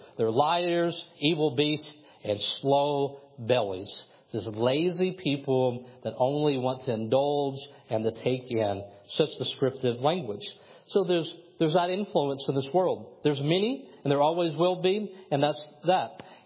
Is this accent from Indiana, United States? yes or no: no; Kentucky, United States; I didn't because I'm from Kentucky and I only have a basketball.